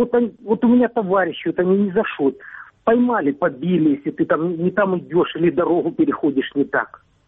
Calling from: Donetsk, Donetsk Oblast, Ukraine; Добрый вечер, я с Донецка.

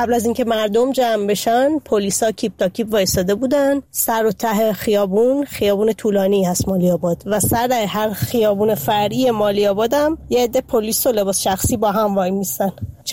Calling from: Shiraz, Fars, Iran; من از شیراز هستم

